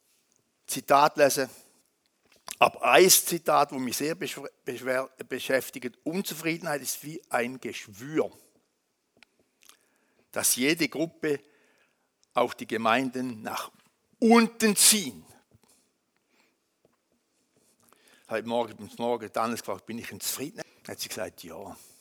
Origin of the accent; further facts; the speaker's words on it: Switzerland; Wie sind wir Schweizer orientierungslos, was anbelangt?